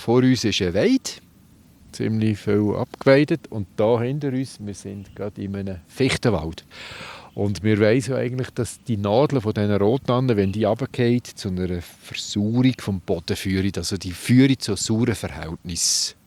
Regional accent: Switzerland; Es gibt zwei Alpenrosenarten bei uns in der Schweiz.

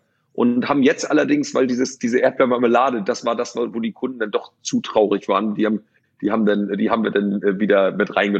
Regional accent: Lübeck, Schleswig-Holstein, Germany; born there; ich bin in Lübeck geboren

